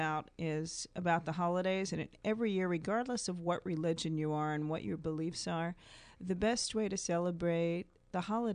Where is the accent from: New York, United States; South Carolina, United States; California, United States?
New York, United States; I'm born and raised in New York, and it sort of stays with me